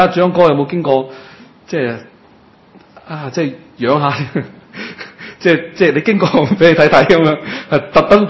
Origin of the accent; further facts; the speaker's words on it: Hong Kong; 嗱你知啦，我哋香港人咧就好中意计嘅